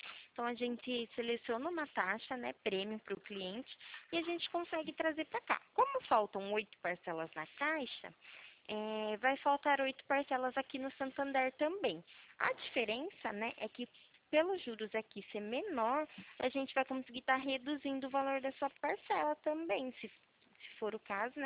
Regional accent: São Paulo, Brazil; Eu não fico em Santa Vitória do Palmar, né? Eu sou daqui de São Paulo.

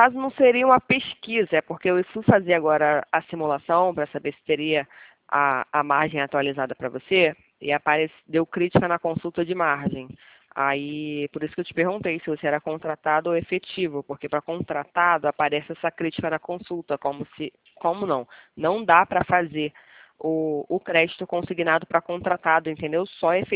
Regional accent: Rio de Janeiro, Brazil; aqui no Rio de Janeiro, que é de onde eu sou

